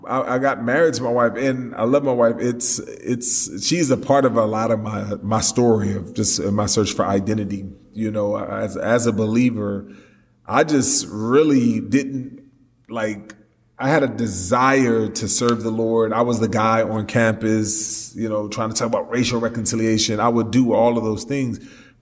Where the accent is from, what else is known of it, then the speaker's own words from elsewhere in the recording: California, United States; I was raised in Cali, but my born again life began in Texas.